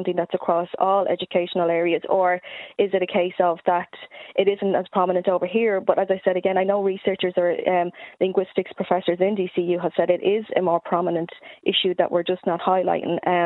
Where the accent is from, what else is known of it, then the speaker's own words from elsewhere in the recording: Ballyfermot, Leinster, Ireland; Like, I'm from Ballyfermot, I represent the Ballyfermot Drimnagh area